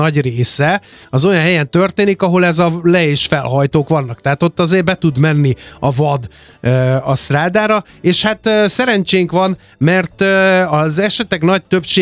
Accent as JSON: {"language": "Hungarian", "country": "Hungary", "said": "Magyarok vagyunk."}